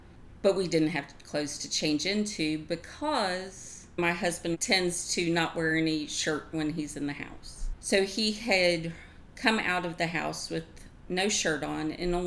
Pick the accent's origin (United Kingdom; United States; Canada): United States; Maryland; born there; also born or lived in Mississippi / Arizona; I was born in Maryland, moved to Mississippi, then to Arizona, and then back here.